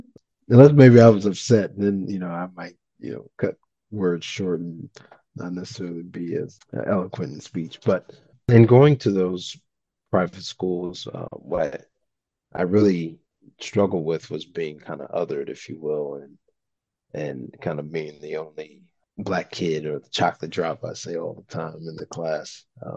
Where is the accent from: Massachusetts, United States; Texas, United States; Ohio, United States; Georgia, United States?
Texas, United States; So I started off growing up in Texas.